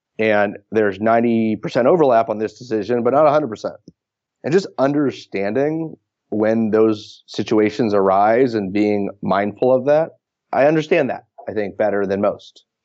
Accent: Palo Alto, California, United States; I mean, once again, I grew up in Palo Alto.

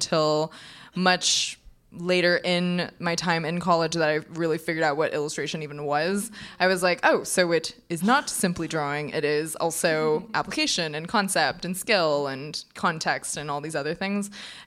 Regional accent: California, United States; So I grew up in California, and it was a very comfortable suburban life.

